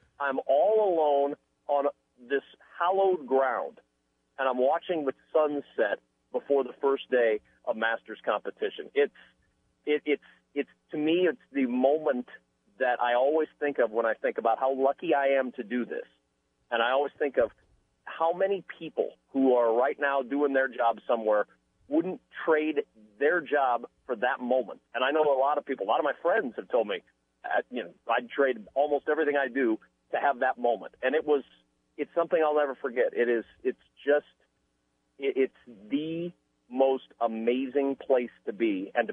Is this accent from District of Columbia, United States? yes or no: no; Nebraska, United States; I grew up in Nebraska, but we did not grow up on a farm.